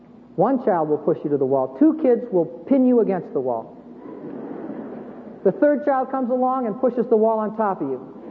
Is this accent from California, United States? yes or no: yes; California, United States; and I come in, and I'm from California, and I need not say any more.